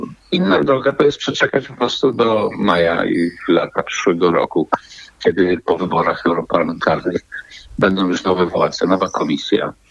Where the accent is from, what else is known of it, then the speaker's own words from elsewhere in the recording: Łódź Voivodeship, Poland; ponieważ wywodzę się też z ziemi łódzkiej, z innej części Środkowa Trybunalskiego.